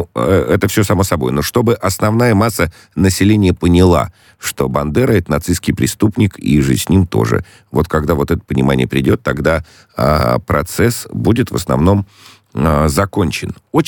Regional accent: Donetsk Oblast, Ukraine; я родился в Донецкой области, да, и в конце 80-х я помню эти все, уже был школьником

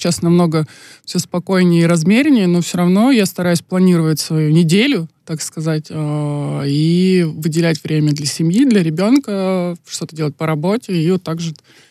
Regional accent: Chelyabinsk, Chelyabinsk Oblast, Russia; now in Yekaterinburg, Russia; я переехала из Челябинска в Екатеринбург, в знаменитую Ралочку

